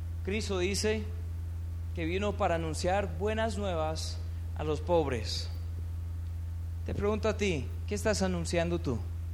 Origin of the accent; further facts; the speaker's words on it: Santander, Colombia; aquí en Bucaramanga no nos gusta el béisbol, sino el fútbol.